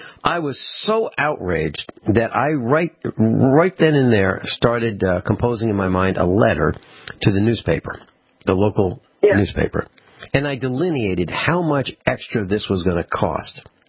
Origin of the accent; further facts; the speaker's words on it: East Coast, United States; because I'm from the East Coast, we have a long driveway